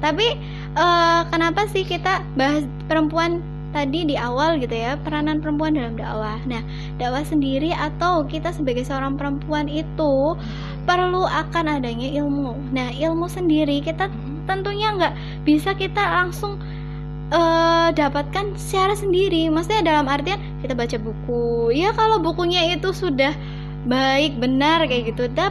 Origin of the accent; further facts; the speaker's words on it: Cilacap, Central Java, Indonesia; Saya asli dari Cilacap